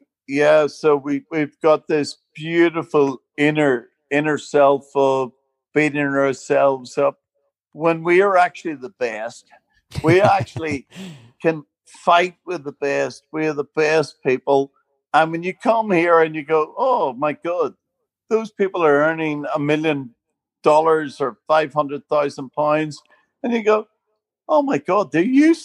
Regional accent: Northern Ireland, United Kingdom; accent: Northern Irish; Look at my accent. I mean, you know what? The Northern Ireland accent, I've seen it on the thing, is the sexiest accent in the world.

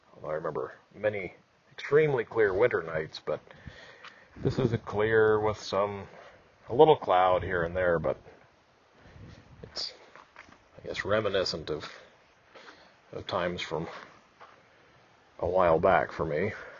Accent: Midwest, United States; I remember I grew up in the Midwest, and the station that we listened to an awful lot was 1040 on the AM dial.

